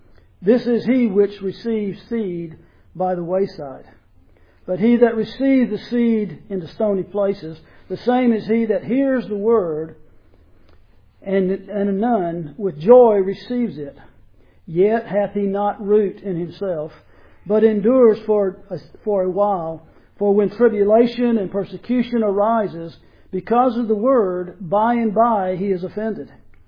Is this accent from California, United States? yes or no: no; Savannah, Georgia, United States; You know, I grew up in Savannah, and everybody basically was Christians.